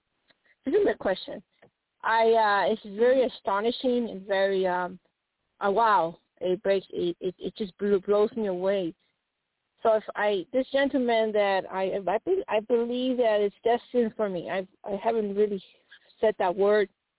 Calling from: Arizona, United States

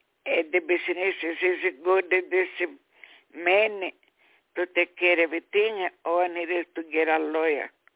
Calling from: New York, United States; Yeah, I call it from New York.

